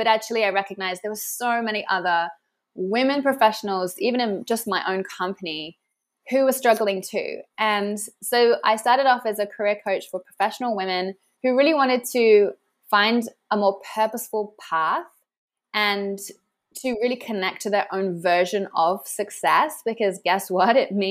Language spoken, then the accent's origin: English; England, United Kingdom; moved away as an adult; now in Sydney, Australia; So here I am in Australia. I'm originally English. And so I moved from London to Sydney in 2013